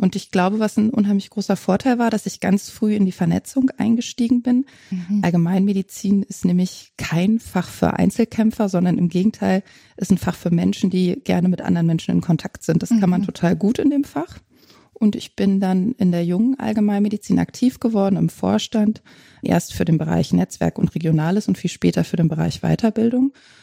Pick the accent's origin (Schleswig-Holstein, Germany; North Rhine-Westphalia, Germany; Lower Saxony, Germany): Lower Saxony, Germany; Göttingen; Ich komme auch aus Göttingen und da dachte ich, da kriege ich auf jeden Fall einen Studienplatz.